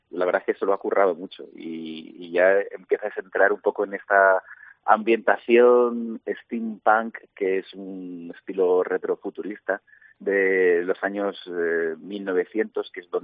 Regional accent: Alicante, Valencian Community, Spain; no hace el calor que de mi tierra, de Alicante

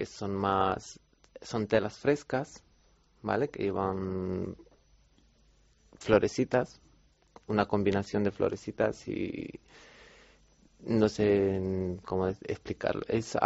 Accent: Romania; Spanish is a second language; now in Spain; De Rumanía.

